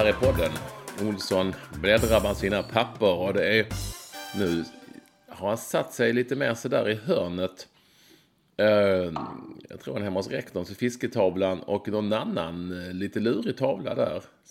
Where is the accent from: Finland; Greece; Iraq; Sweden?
Sweden; Malmö, Skåne; Generation i Malmö där jag växte upp.